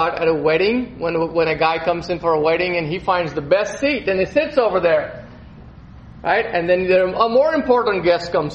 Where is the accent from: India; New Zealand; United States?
India; it's always kind of baffled me when I was growing up in India, and sometimes here